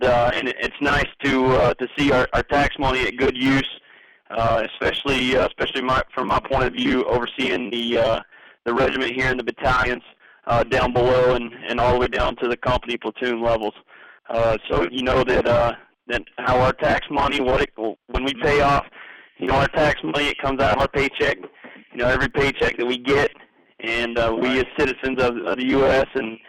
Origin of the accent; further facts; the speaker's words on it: Piedmont, South Carolina, United States; Originally, I'm from Piedmont, South Carolina. It's just below Greenville, South Carolina.